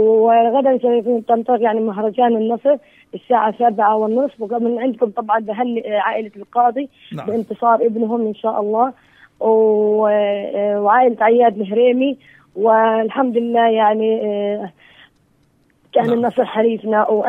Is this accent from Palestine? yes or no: yes; Palestine; احنا شعب فلسطيني